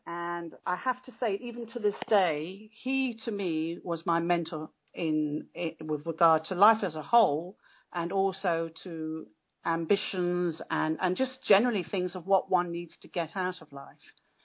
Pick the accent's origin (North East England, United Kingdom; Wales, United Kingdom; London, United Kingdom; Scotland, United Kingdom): London, United Kingdom; born there; now in Surrey, United Kingdom; I'm actually from the UK, and I was born in London. I live in Surrey, which is not far from the centre of London either. It's very green where I live.